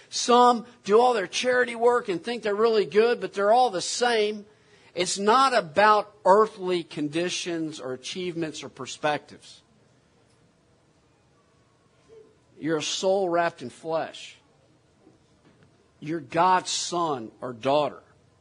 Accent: Houston, Texas, United States; I'm a Boston Red Sox fan. Okay, so there you go. And I grew up in Houston, so there you go.

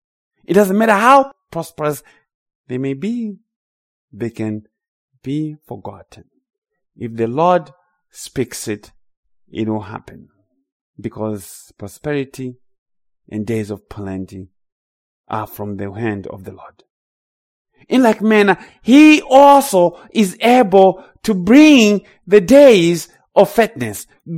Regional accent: Zimbabwe; And I can speak here as someone who comes from Zimbabwe, growing up in Zimbabwe.

